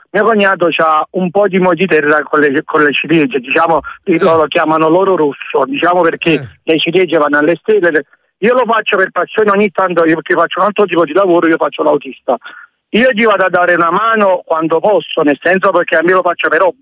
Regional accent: Chiaiano, Campania, Italy; Sì, siamo di Chiaiano, sì

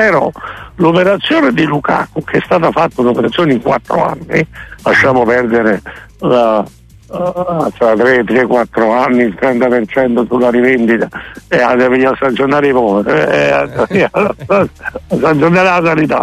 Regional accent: Benevento, Campania, Italy; io sono nato, vissuto e pasciuto a Benevento

